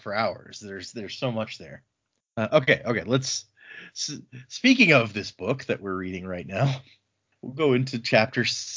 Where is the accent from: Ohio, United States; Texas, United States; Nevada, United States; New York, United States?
Texas, United States; You know, we're from Texas.